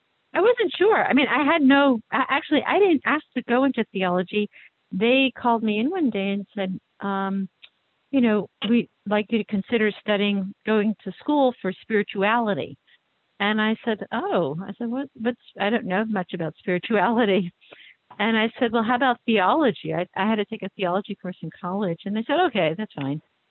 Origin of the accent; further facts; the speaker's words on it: New Jersey, United States; because I came from Cradle Catholic New Jersey, where I was like, what?